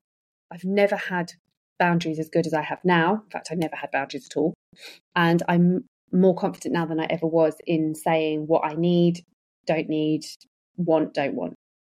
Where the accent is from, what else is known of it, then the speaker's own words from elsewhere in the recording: United Kingdom; We, as typical British as well, we'll say no